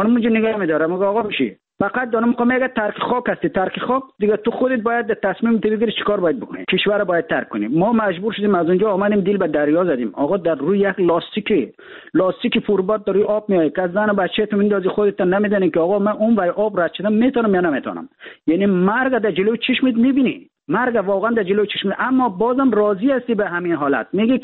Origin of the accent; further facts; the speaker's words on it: Afghanistan; ما در افغانستان در کشور جنگ زده بزرگ شدیم.